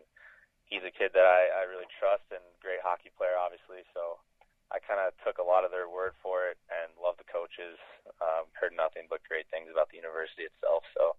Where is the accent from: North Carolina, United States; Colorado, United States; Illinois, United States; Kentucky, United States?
Illinois, United States; Roscoe; Love my hometown, Roscoe, but it's not the biggest hockey hotbed.